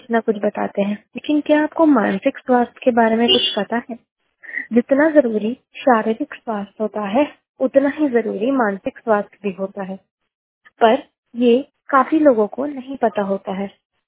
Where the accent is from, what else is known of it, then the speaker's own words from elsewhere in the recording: Indore, Madhya Pradesh, India; और मैं इंदौर से हूँ।